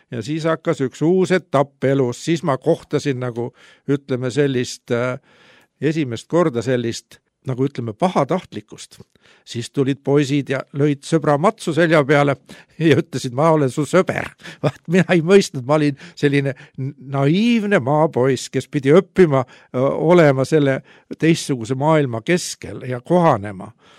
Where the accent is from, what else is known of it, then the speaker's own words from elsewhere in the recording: Saare County, Estonia; olen pärit Saaremalt väikesest külast. Meie külas oli neli talu